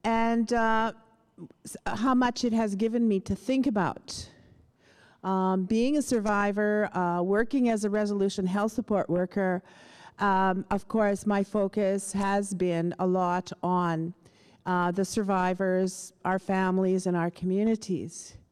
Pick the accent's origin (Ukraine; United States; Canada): Canada; Saskatchewan; I come from the Sagamay First Nation in Saskatchewan. I'm a residential school survivor, generational, three generations at least in my family.